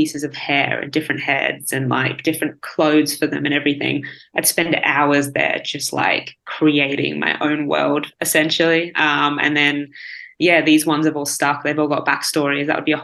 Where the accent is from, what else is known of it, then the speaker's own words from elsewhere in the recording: Australia; yeah, I'd probably still be back in Australia playing. I mean, I can play professional in, you know, my home country. I can play in my hometown now.